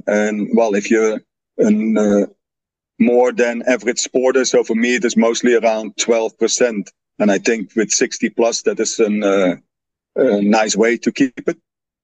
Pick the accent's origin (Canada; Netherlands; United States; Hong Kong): Netherlands; English is a second language; you say my name already. I'm original from the Netherlands